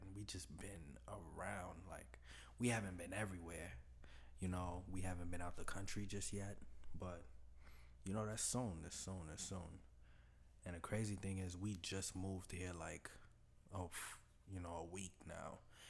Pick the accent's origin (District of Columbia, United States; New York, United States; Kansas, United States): New York, United States; Brooklyn; when I told them that I came from Brooklyn, they're like, how is it down there?